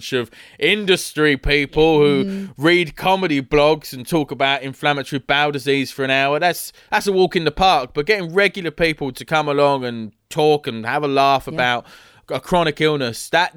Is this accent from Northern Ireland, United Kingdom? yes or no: no; London, United Kingdom; Listen, I'm from the East End of London